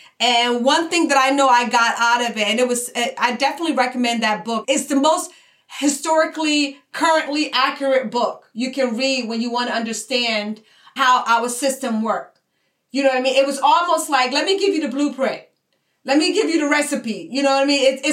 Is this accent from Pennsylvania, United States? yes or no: yes; Philadelphia, Pennsylvania, United States; You know, I grew up in Philadelphia. I went to high school and college in Philadelphia.